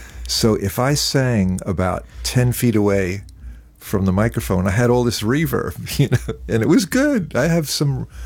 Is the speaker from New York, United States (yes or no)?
yes; Brooklyn, New York, United States; Now, I'm a kid from Brooklyn, and here's my third day in London